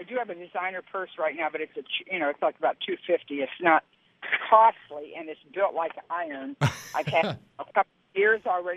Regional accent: Detroit, Michigan, United States; when I grew up in Detroit, I had a woman that lived in our building, Mrs. Rupert, who was a botanist, and she took a big shine to me.

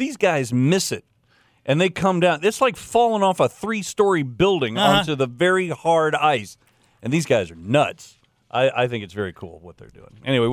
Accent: Florida, United States; Well, I'm from Florida.

